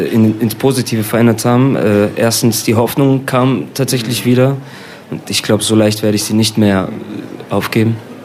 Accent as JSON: {"language": "German", "town": "Düsseldorf", "region": "North Rhine-Westphalia", "country": "Germany", "tie": "born there", "said": "ich bin in Düsseldorf geboren, aber meine Eltern sind Roma aus Mazedonien. Und meine beiden Opas kamen aus der Türkei, aus dem Osmanischen Reich, irgendwann mal in den Balkan"}